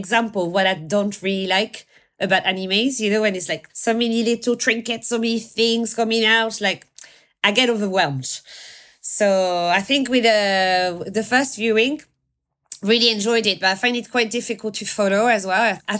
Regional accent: France; English is a second language; my subtitles are in English and I'm not an English speaker originally, you know, so I'm French.

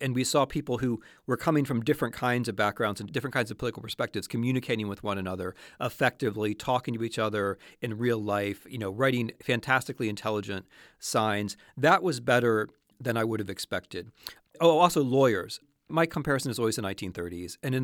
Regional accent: Midwest, United States; I come from this country. I grew up in this country. I'm from the Midwest.

